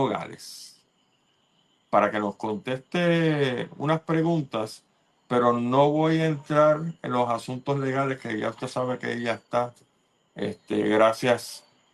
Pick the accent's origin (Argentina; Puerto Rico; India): Puerto Rico; La cosa se le va a poner, como decimos un puertorriqueño, los huevos se le van a poner a peseta.